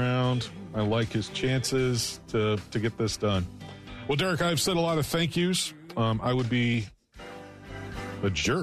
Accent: Cleveland, Ohio, United States; moved away; I mean, I grew up in Cleveland, so I'm used to my teams breaking my heart.

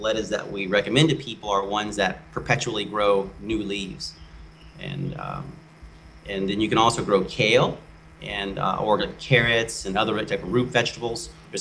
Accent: Mississippi, United States; I am born and raised in Mississippi and spent a lot of time on my grandfather's farm

